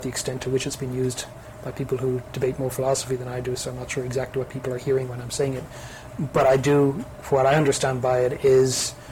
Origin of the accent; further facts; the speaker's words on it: Ireland; So I'm thinking of it, as you'll notice, maybe being Irish, maybe being pessimistic